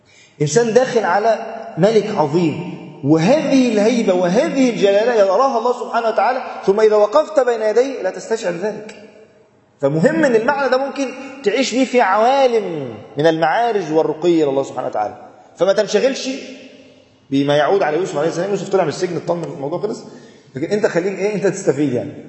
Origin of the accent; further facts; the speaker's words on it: Egypt; وتعرف الروتين أصلا عندنا في مصر،